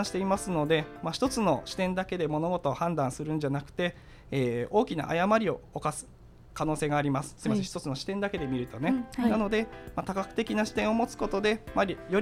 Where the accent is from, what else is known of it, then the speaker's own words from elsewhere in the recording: Fukui, Japan; now in Kyoto, Japan; どうしても地元の福井から出てみたいっていう好奇心から京都へ出てきたんですけれども、